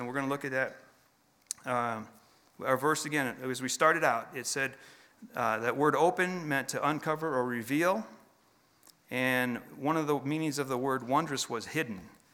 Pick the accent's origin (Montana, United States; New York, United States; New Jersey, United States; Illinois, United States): Illinois, United States; Chicago; I'm from Chicago area, and come out here and I didn't know anything.